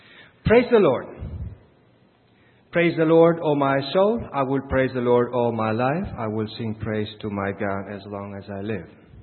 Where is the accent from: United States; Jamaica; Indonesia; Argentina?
Argentina; Congregational Mission of Jardin America and from any other churches of Argentina, but especially from my hometown and from the mission down there.